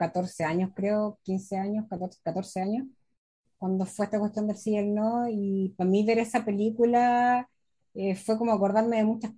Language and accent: Spanish; Chile; Pero como chilenos vayan a verla